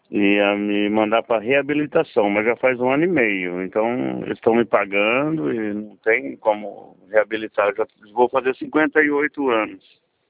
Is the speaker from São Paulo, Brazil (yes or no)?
yes; Junqueirópolis, São Paulo, Brazil; Eu sou de Junquerópolis.